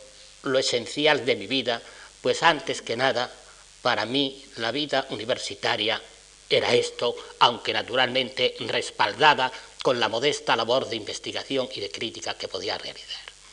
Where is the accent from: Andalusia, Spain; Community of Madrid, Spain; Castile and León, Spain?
Andalusia, Spain; Granada; yo lo agradezco como granadino, como profesor jubilado